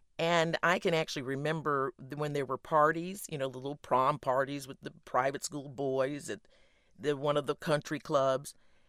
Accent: Winston-Salem, North Carolina, United States; I grew up in Winston-Salem in Woodbury Forest.

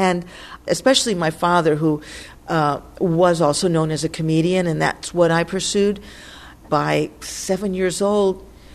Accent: New York, United States; born there; Well, I was born in New York, and I came from a Cuban father and a Puerto Rican mother.

